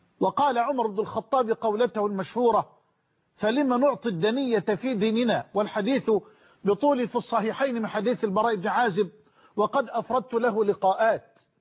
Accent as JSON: {"language": "Arabic", "country": "Egypt", "said": "بلدنا مصر"}